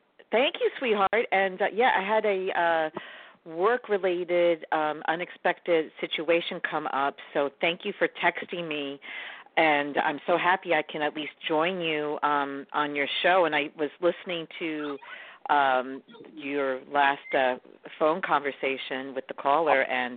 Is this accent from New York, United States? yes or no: yes; New York City, New York, United States; Now, I'm from New York City.